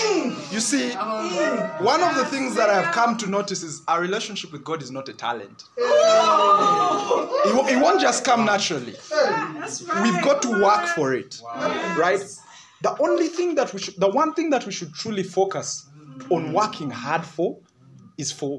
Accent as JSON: {"language": "English", "country": "Uganda", "second_language": "English", "said": "So I come from Uganda, and I studied, and we got into COVID"}